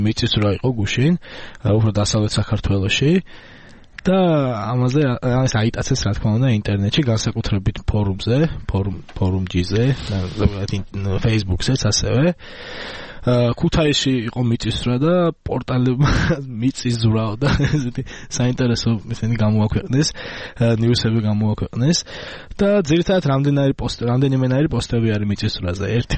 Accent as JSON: {"language": "Georgian", "region": "Tbilisi", "country": "Georgia", "tie": "born or raised there"}